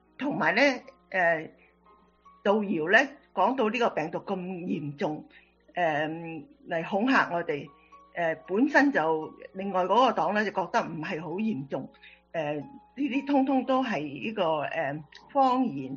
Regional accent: China; 譬如我哋中國人啦，或者菲律賓人啊

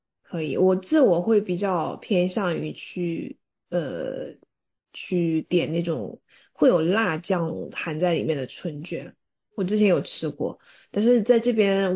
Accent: Chongqing, China; 我也觉得耶，就即使是你知道我是重庆人嘛，我就是会吃辣的那种。

